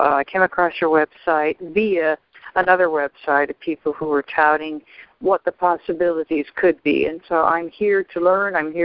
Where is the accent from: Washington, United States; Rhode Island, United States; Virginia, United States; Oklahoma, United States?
Washington, United States; from Washington State.